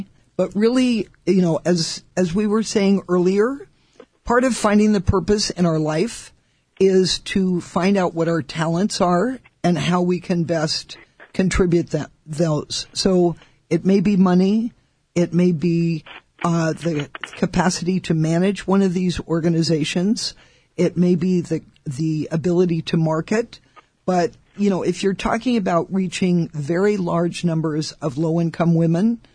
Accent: United States; Well, we as American women, I think, have been given a tremendous gift

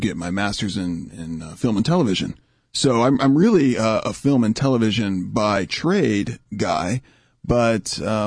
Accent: Cleveland, Ohio, United States; born there; now in Los Angeles, United States; I was born in Cleveland.

